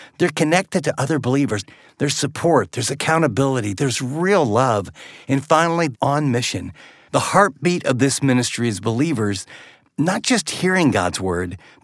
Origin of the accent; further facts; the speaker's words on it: West Virginia, United States; now in Dallas, United States; We came from West Virginia, where a mega church was 250 or 300 people.